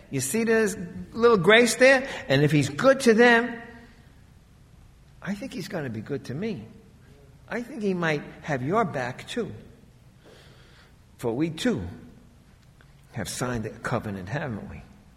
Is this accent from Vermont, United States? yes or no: no; Queens, New York, United States; I'm from Queens. I don't know nothing about agriculture.